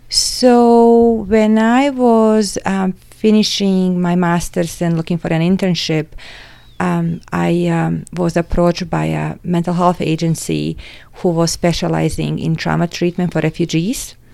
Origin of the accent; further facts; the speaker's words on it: Montenegro; moved away as an adult; now in United States; So I am originally from Montenegro, mm-hmm. which is a small country in Southern Europe. And I came to the States after high school and attended University of Tampa in Tampa, Florida